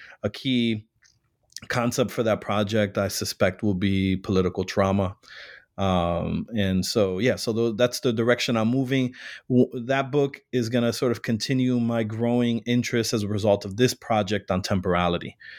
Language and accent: English; Chicago, Illinois, United States; I was born and raised in Chicago and worked many years prior to grad school in the Puerto Rican community.